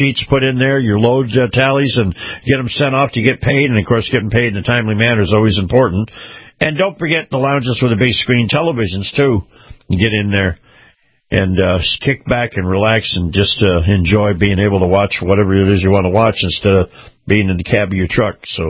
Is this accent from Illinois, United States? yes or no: no; Florida, United States; Now, we do have in Florida, my home state where I'm broadcasting from, two high heat advisories.